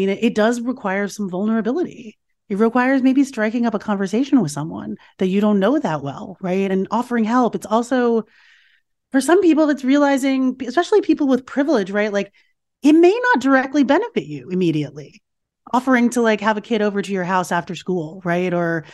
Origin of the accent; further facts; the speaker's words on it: United States; I was raised here in America, and I was sort of free from some of those scripts that my parents had and that my mother had.